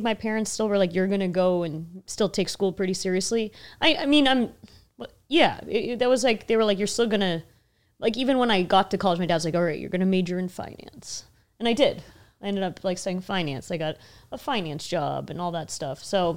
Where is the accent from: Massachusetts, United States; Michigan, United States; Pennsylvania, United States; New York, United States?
Massachusetts, United States; Boston; I'm from Boston.